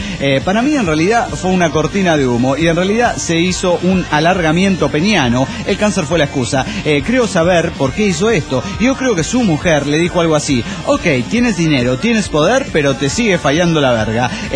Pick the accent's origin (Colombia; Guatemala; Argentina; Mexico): Argentina; Viale, Entre Ríos; de Vial, Entre Ríos, Argentina.